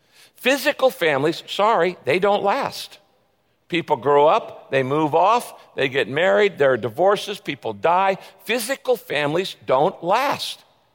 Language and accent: English; Redwood Valley, California, United States; I grew up in a little town called Redwood Valley, not Redwood City, Redwood Valley, way up in the northern part of the state.